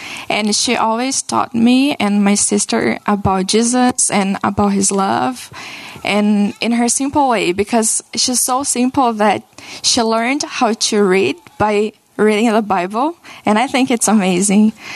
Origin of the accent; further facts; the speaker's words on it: Brazil; Yeah, so I grew up in Brazil in a Christian family.